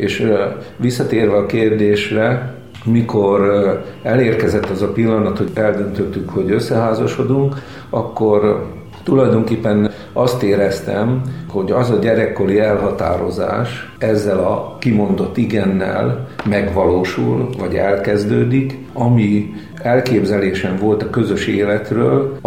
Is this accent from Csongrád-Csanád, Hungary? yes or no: yes; Csongrád, Csongrád-Csanád, Hungary; amikor gyerek voltam, akkor jártam minisztrálni Csongrádon, én ott születtem.